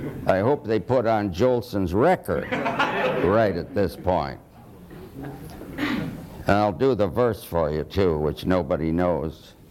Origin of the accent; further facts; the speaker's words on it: Michigan, United States; bringing in from my hometown in Michigan a song called